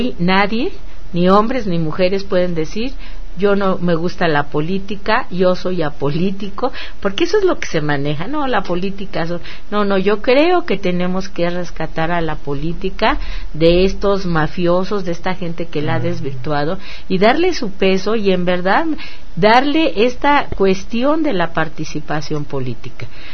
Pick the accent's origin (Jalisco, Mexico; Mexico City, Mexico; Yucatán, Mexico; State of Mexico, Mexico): Mexico City, Mexico; Álvaro Obregón; Yo que provengo del área de Álvaro Obregón